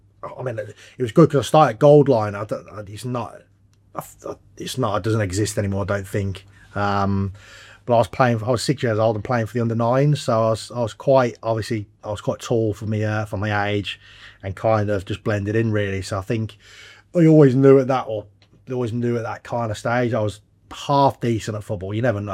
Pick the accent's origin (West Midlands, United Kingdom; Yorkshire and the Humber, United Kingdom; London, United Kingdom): West Midlands, United Kingdom; Birmingham; Just sort of standard, really. Grew up in Yardley